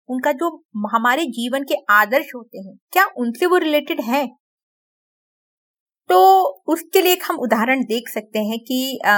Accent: Mumbai, Maharashtra, India; मैं मुंबई से हूं

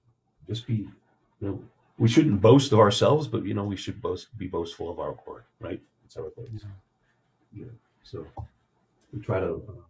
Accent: New Jersey, United States; And I grew up on the Jersey Shore, so I'm very familiar with riptides and what you're supposed to do.

